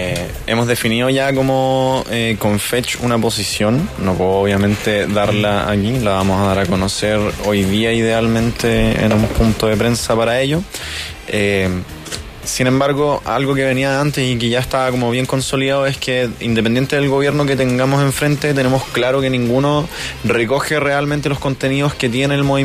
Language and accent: Spanish; Concepción, Biobío, Chile; De hecho, yo soy oriundo de Concepción.